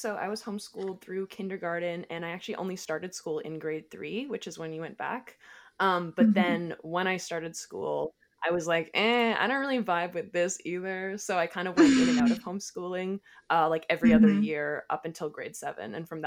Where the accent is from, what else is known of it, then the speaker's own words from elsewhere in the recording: Guelph, Ontario, Canada; I'm from Guelph, Ontario, the greatest town in the world.